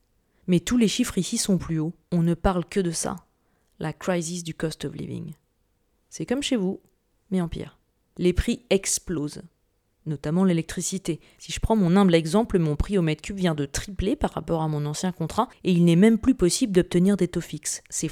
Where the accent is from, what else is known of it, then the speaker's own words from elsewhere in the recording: France; accent: French; now in United Kingdom; Et si mon accent n'était pas aussi français, vous sauriez instantanément pourquoi on parle de « heat or eat »